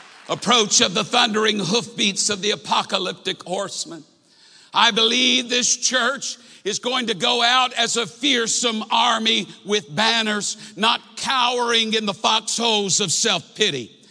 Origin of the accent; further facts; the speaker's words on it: Texas, United States; Now, folks, I am from Texas.